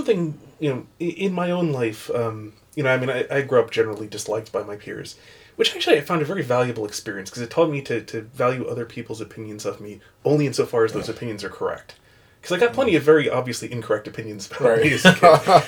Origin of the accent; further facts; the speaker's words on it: Long Island, New York, United States; I grew up on Long Island.